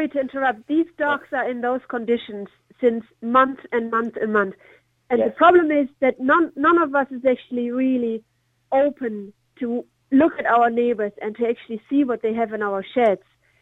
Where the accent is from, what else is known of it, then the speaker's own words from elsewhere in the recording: Germany; So I'm originally from Germany, and it's probably like kind of 50-50.